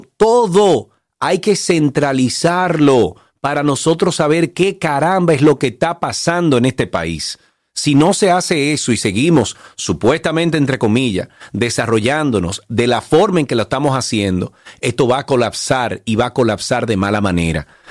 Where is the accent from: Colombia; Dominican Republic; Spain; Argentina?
Dominican Republic; yo pido como ciudadano dominicano que paga impuestos todos los años.